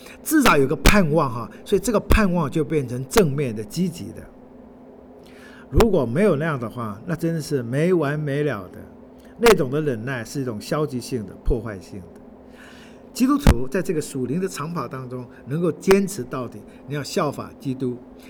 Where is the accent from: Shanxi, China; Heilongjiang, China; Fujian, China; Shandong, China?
Fujian, China; accent: Fujianese/Minnan; 我们福建话就感谢